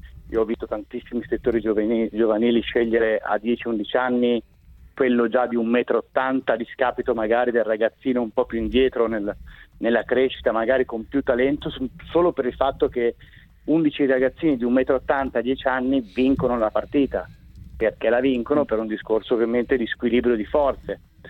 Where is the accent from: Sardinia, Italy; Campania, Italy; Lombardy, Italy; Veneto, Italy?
Lombardy, Italy; Monza; al di là del fatto che io sono di Monza, quindi magari è anche un filo di parte